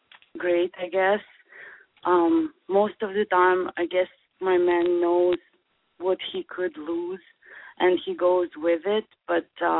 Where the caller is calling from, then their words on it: Edmonton, Alberta, Canada; I'm calling from Canada, from Edmonton.